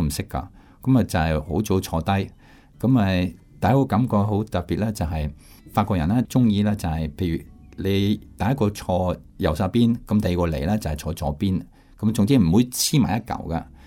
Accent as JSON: {"language": "Cantonese", "country": "France", "second_language": "Cantonese", "said": "因为我是法国人，你是中国人的嘛"}